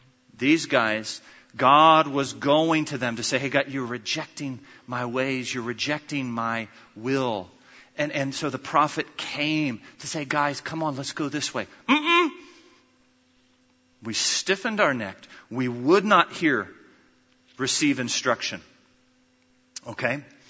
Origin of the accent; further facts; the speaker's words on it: United States; The church that I grew up in the States